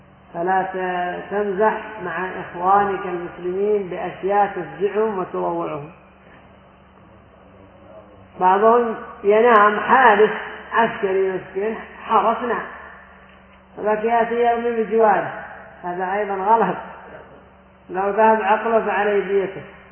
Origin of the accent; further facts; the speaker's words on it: Yemen; وعندنا في اليمن فوضى في هذا السلاح، فوضى عارمة